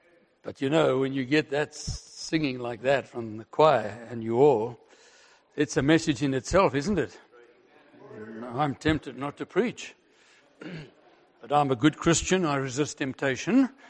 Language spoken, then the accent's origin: English; South Africa; I'm from South Africa.